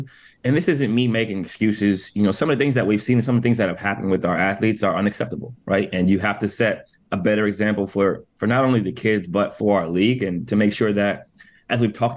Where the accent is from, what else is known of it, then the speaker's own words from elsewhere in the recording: Canton, Ohio, United States; I'm from Canton, Ohio, right? A very, very small city, a very, very small place, you know, 70, 80,000 people now, steel mill, blue collar, known for the Football Hall of Fame, nothing else.